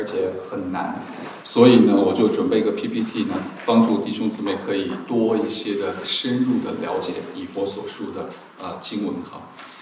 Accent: Beijing, China; also born or lived in Shanghai; 我是大陆来的，我是大陆来的，对，忘了跟弟兄分享，我是生在上海，在北京长大的。对，所以你问我是哪里人的话，我一半一半，我的吃饭的习惯呢，都父母都是上海人，所以吃饭习惯都是上海的习惯，但是我思维方式全都是北京的思维方式

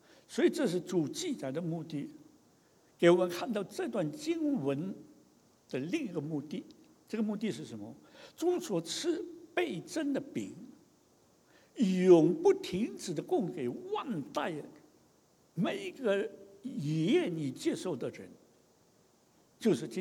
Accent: China; 第二，我们中国人的教会最好传福音的地方是什么地方？唐人街嘛

